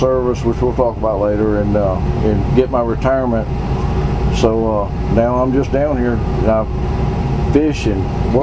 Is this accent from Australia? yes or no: no; Mississippi, United States; I'm born and raised on the Gulf Coast of Mississippi.